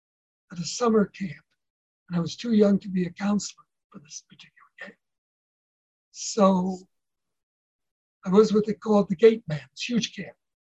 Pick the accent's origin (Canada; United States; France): United States; New York City, New York; I grew up in the Highbridge section of the West Bronx in New York City, which meant that I lived within walking distance of both Yankee Stadium and the Polo Grounds.